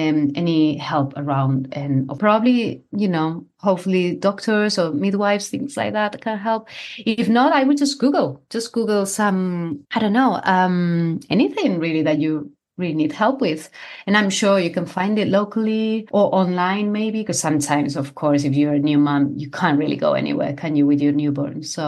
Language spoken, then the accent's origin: English; Spain; now in United Kingdom; You know, I'm from Spain, actually, and I live in the UK, but my mom lives here in the UK.